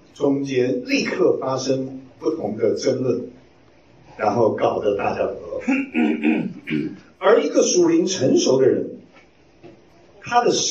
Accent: China; 我们中国人呢，很懂得怎么给自己的缺点找借口。

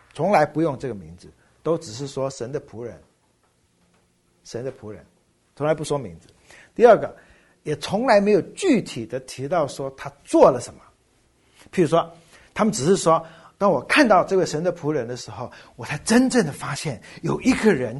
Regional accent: China; 对，我们中国人说的嘛

